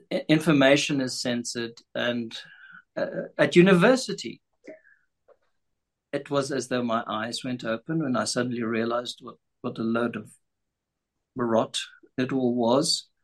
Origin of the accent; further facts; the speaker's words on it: South Africa; I was born in the year in which South Africa declared its independence unilaterally from Britain